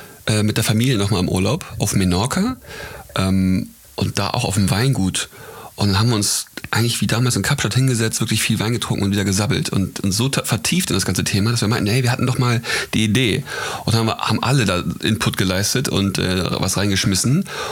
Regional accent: Hamburg, Germany; born there; wir sind 1992 geboren in Hamburg. Das war vor 28 Jahren.

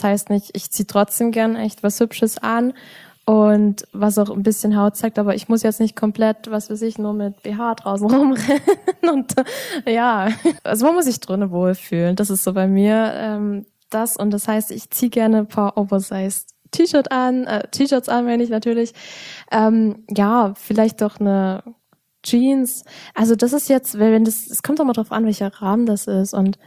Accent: Saxony, Germany; Genau, so ist es bei uns im Erzgebirge.

